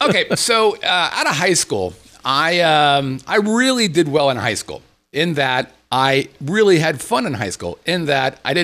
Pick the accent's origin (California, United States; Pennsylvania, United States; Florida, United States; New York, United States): California, United States; Because I'm from Southern California.